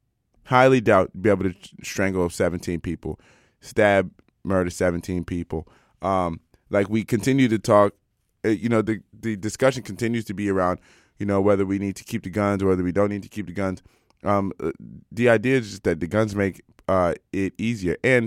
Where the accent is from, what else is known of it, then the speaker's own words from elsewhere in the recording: United States; I mean, like, as an American